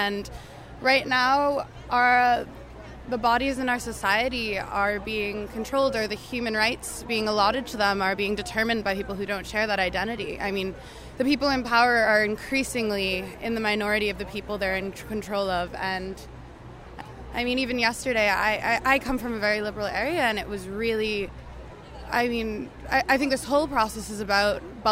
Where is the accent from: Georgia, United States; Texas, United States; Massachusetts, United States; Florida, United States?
Massachusetts, United States; Boston; I'm from Boston, Massachusetts.